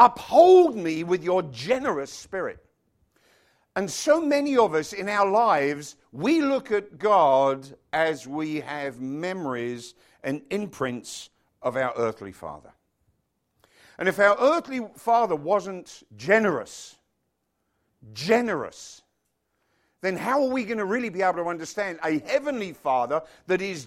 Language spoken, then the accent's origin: English; United Kingdom; the light on the lounge wasn't on for some reason, probably because we're British.